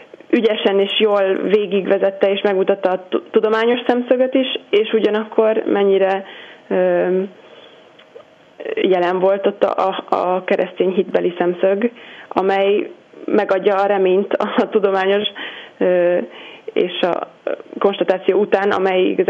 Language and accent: Hungarian; United States; now in Paris, France; magyar-amerikai vagyok, tehát Amerikában születtem és nőttem föl, de a szüleim magyarok, és mindig hazajártunk nyáron, és Amerikában, Berkeleyben környezettudományt tanultam az egyetemen, és most pedig jelenleg Párizsban vagyok